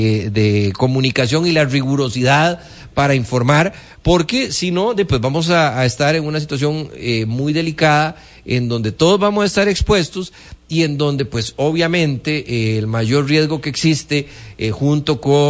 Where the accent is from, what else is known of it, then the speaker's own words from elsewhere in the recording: Costa Rica; que tengamos la posibilidad nosotros como costarricenses de poder buscar